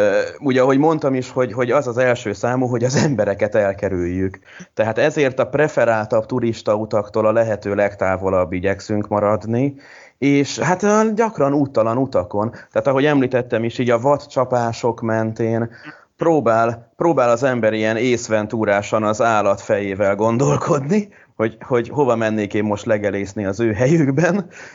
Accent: Budapest, Hungary; Egyébként én is budapesti vagyok

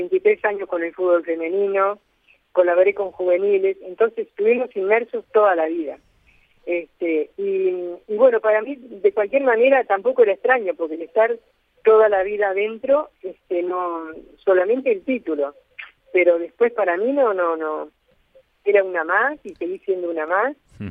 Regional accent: Montevideo, Uruguay; yo nací acá en el Cerro, a 3 cuadras del Olímpico, del Estadio Olímpico.

